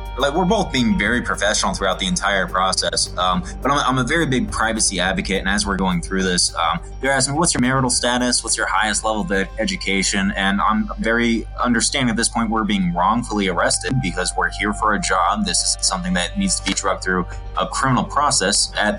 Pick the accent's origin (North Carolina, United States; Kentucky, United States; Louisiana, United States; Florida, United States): Florida, United States; Like, I'm from Florida.